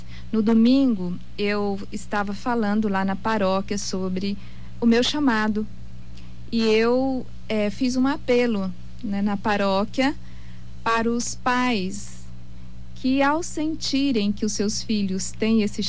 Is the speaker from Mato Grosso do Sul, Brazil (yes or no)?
yes; Dourados, Mato Grosso do Sul, Brazil; Eu sou daqui de Dourados mesmo. Minha família mora no Jardim Água Boa.